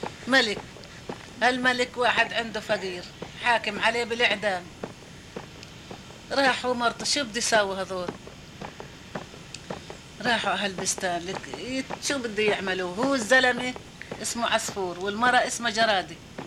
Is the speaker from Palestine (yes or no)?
yes; Palestine; moved away; وبوعى فلسطين منيح. وطلعت من فلسطين